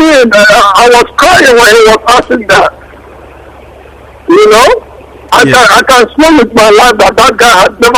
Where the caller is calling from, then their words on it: Toronto, Ontario, Canada; I'm calling from Toronto, Canada.